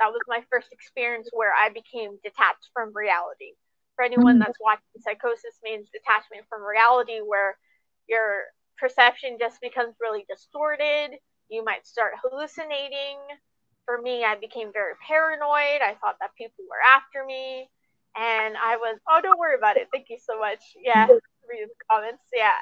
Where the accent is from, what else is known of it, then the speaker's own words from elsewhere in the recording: United States; born there; I'm Pakistani. I was born in America, though.